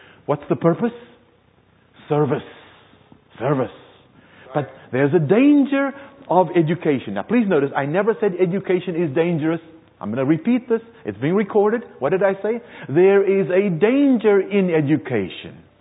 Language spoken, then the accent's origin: English; South Africa; By the way, I was raised in the Republic of South Africa